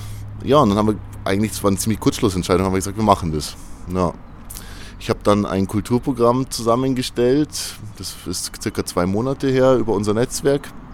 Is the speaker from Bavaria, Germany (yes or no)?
yes; Wasserburg, Bavaria, Germany; also born or lived in Munich; Ich bin nach Wasserburg gezogen, wieder in meine Heimatstadt. Also ich bin 2008 aus Wasserburg weg nach der Schule, habe in München als Musiker und als Kulturschaffender mein Auskommen verdient.